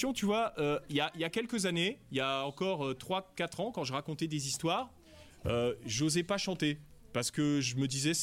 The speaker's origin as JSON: {"language": "French", "region": "Hauts-de-France", "country": "France", "said": "On vient tous les deux de très au nord de la France. Tu peux pas aller plus haut. On vient du nord Pas-de-Calais."}